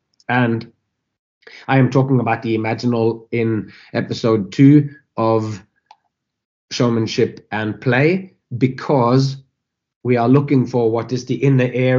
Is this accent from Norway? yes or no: yes; Norway; English is a second language; I grew up in Norway, which is kind of a Protestant kind of place and Western thinking or whatever.